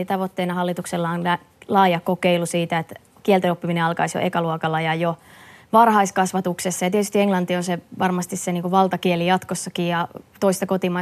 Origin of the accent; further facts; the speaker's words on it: Forssa, Tavastia Proper, Finland; No tämä on iso kysymys monissa kunnissa ja myöskin omassa kotikaupungissani, että Forssassa.